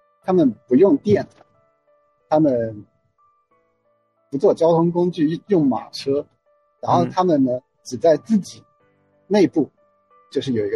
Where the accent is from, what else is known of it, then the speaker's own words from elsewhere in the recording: China; 那我们中国人传统的想法就是死了就没了，对吧？